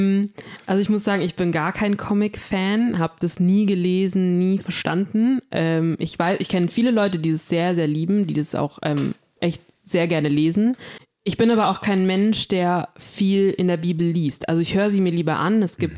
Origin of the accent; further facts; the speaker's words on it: Villingen-Schwenningen, Baden-Württemberg, Germany; ich komme ursprünglich aus Villingen-Schwenningen. Villingen ist Badisch, Schwenningen ist Württembergisch. Das heißt, ich bin so ein Mischmasch, weil mein Papa kommt aus Villingen, meine Mama aus Schwenningen.